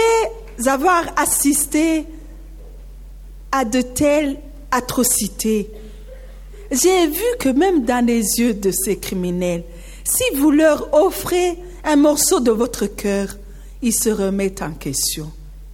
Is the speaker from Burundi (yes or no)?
yes; Burundi; ils sont arrivés à l'aéroport chez nous, au Burundi